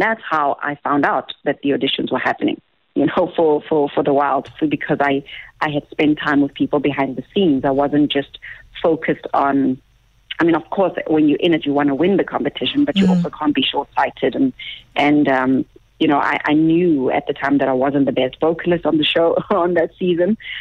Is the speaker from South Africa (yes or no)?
yes; Kimberley, Northern Cape, South Africa; I'm from Kimberley. I don't live in Joburg.